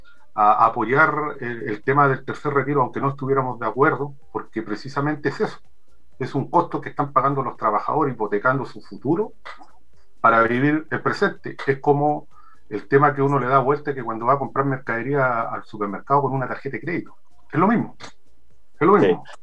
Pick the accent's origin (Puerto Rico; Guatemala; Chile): Chile; Antofagasta; soy de Antofagasta, pero trabajo en la ciudad de Iquique